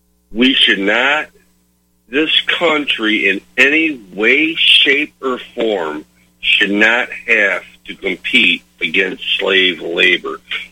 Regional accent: Detroit, Michigan, United States; I am from Detroit, you know, the Motor City

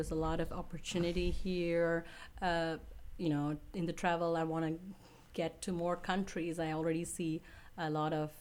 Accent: India; And, culturally, I come from India, so we push the limit of the airlines as much as possible.

